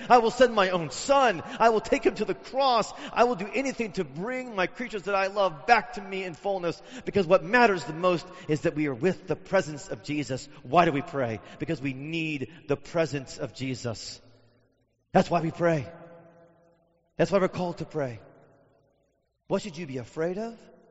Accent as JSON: {"language": "English", "country": "United States", "said": "I'm an American, so of course, I do everything that I'm told."}